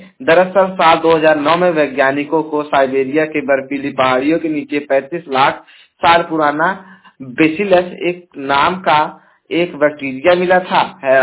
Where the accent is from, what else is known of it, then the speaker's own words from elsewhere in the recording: Jaunpur, Uttar Pradesh, India; मैं उत्तर प्रदेश के जौनपुर जिले का निवासी हूं